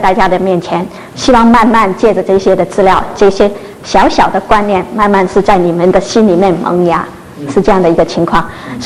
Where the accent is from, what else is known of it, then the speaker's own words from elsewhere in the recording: Macau; moved away; 因为我是从澳门出来的，澳门是很小很小的地方，所以就是说好像比较关闭的一个环境